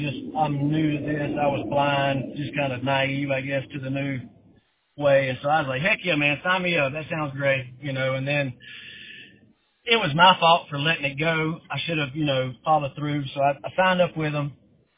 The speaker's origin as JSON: {"language": "English", "town": "Anderson", "region": "South Carolina", "country": "United States", "tie": "born or raised there", "said": "I just service my hometown, Anderson and Greenville."}